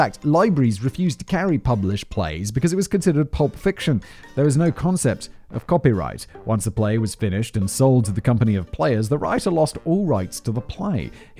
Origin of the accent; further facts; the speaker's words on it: United Kingdom; And I'm British.